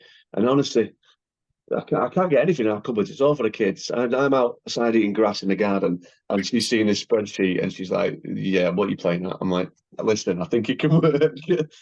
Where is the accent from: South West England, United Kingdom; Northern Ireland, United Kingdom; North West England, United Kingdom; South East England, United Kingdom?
North West England, United Kingdom; Manchester; I would like to have seen him in my hometown in Manchester